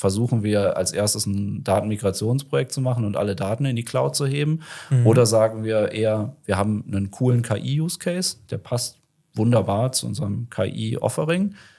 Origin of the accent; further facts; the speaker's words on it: Düsseldorf, North Rhine-Westphalia, Germany; ich bin aus dem Raum Düsseldorf, habe lange in Düsseldorf selber gewohnt, jetzt mittlerweile im Umland.